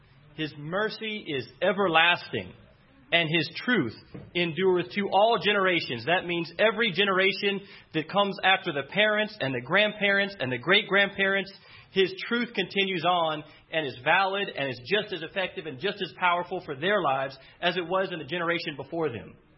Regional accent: Raleigh, North Carolina, United States; I grew up here in Raleigh, for those of you that don't know me very well, and this is a homecoming for sure for me.

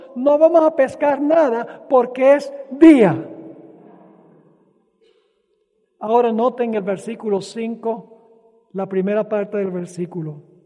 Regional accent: Venezuela; Cuando yo era niño, crecí en Venezuela y mis padres cada año iban de vacación con nosotros a una isla que se llama la Isla de Margarita.

